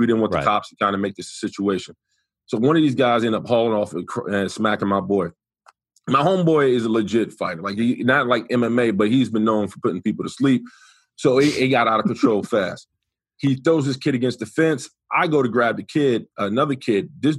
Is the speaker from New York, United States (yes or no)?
yes; Bronx, New York, United States; Coach, I'm from the Bronx, New York. We don't really drive. Like, we have trains and we have buses and we have cabs.